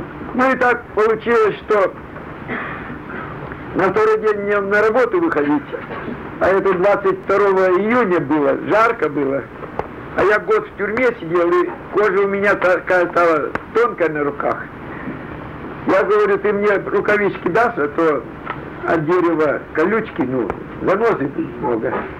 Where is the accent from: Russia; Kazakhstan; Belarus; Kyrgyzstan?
Kazakhstan; Zhambyl, Jambyl Region; Откуда ты? Я говорю, из Жамбула.